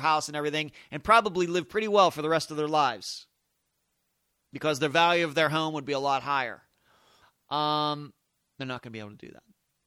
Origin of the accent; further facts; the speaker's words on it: Leechburg, Pennsylvania, United States; this strikes me very much the same as my hometown, coincidentally, of Leechburg, Pennsylvania, that has seen better times, that a lot of people have moved away.